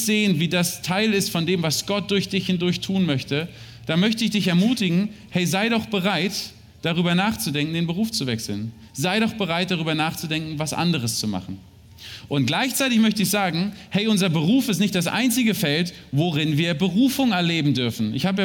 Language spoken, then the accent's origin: German; Berlin, Germany; now in London, United Kingdom; als Berliner, der in London arbeitet